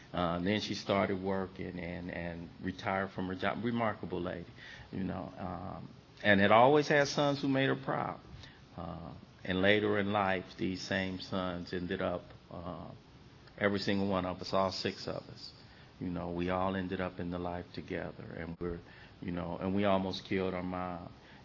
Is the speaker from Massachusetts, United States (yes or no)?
no; Los Angeles, California, United States; I'm from one of six boys. I grew up in South Central Los Angeles.